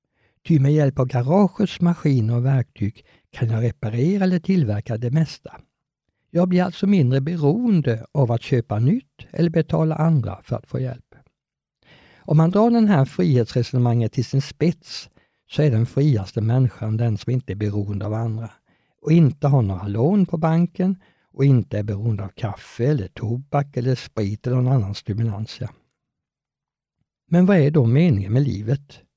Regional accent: Vetlanda, Jönköping County, Sweden; born there; Jag föddes som sagt på BB i Vetlanda.

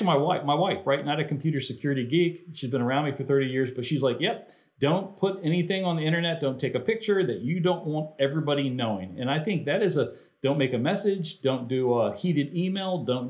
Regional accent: United States; maybe it's because I'm American, but I'm a proud American.

